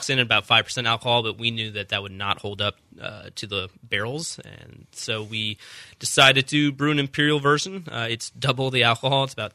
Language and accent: English; Houston, Texas, United States; also born or lived in New Orleans; I'm born and raised in Houston, and I know nothing else. This is, other than a 4.5-year stint in New Orleans for college